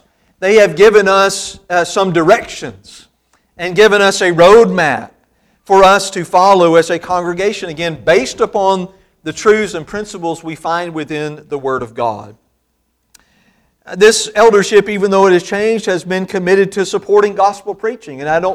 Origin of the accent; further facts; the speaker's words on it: Mississippi, United States; Where I grew up in Mississippi, it's still much the same.